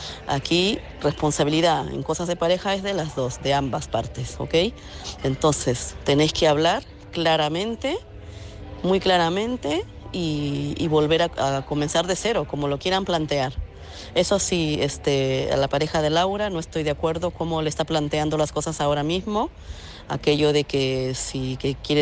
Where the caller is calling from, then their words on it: Madrid, Community of Madrid, Spain; de Madrid.